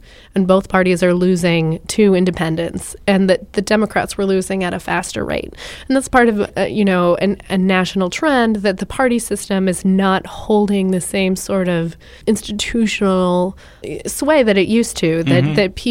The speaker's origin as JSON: {"language": "English", "region": "Colorado", "country": "United States", "also_born_or_lived": "Florida", "moved": "yes", "said": "I'm from Colorado and I lived in Florida, and I've noticed here people are a lot more attuned to national politics in general."}